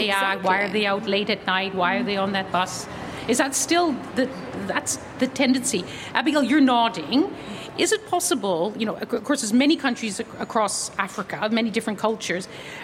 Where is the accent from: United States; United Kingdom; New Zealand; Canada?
Canada; I'm Canadian and I work in many parts of the world